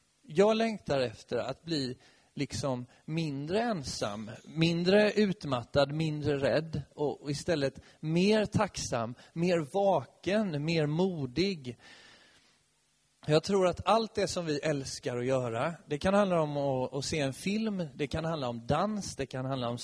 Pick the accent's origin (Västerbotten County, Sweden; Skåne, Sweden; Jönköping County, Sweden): Jönköping County, Sweden; Nässjö; Jag kommer från Nässjö i Småland, och ända sedan jag var liten så har jag varit igång och skapat olika saker.